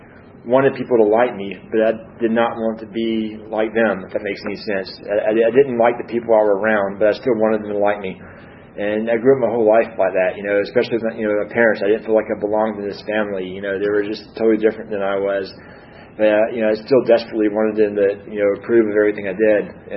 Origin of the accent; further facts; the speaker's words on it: Columbus, Georgia, United States; I grew up in Columbus, Georgia, so, you know, it's a couple hours south of here.